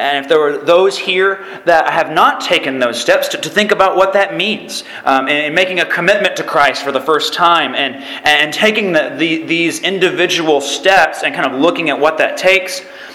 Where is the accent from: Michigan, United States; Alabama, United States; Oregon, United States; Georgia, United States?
Alabama, United States; And I'm originally from Alabama, and very much enjoy the southern cooking and southern hospitality that has been offered from each of you.